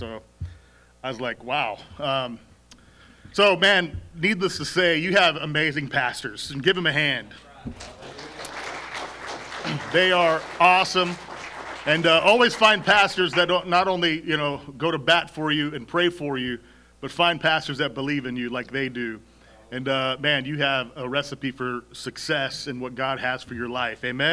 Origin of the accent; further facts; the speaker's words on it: Arizona, United States; And for those that don't know us, we are from Arizona. Don't hold it against us.